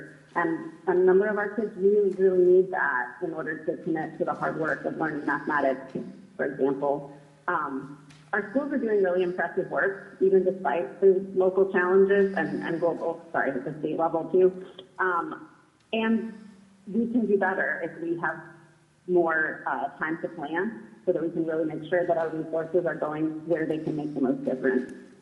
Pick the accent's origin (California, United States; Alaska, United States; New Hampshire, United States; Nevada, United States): Alaska, United States; Fairbanks; I'm from Fairbanks.